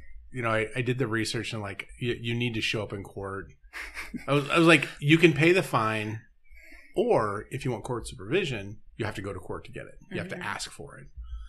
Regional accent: Illinois, United States; am from somewhere else in Illinois.

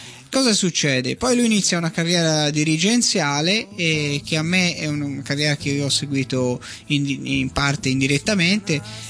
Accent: Florence, Tuscany, Italy; Noi abitavamo davanti allo stadio comunale di Firenze, dalla terrazza di casa, proprio di camera mia

